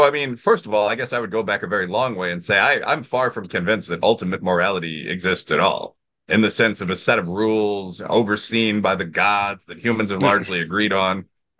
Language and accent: English; Chicago, Illinois, United States; my hometown of Chicago, America's second or third city, United States' second or third city